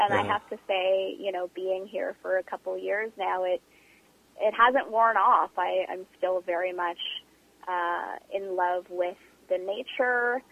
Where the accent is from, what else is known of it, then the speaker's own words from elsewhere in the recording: Canada; born there; I was born in Canada. You know, my parents' first language is Mandarin, but my Mandarin is quite weak. English is actually my strongest language.